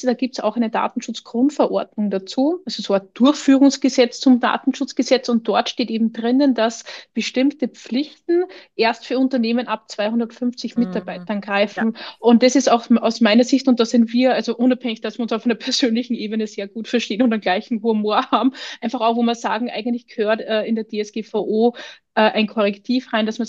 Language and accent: German; Austria; now in Germany; ich bin Österreicherin, habe dann in Deutschland gearbeitet